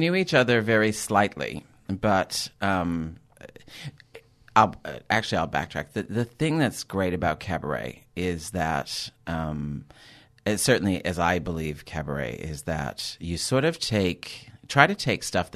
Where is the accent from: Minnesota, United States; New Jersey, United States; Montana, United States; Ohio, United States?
Minnesota, United States; my home state of Minnesota is an arch-conservative, like really, really Pat Buchanan territory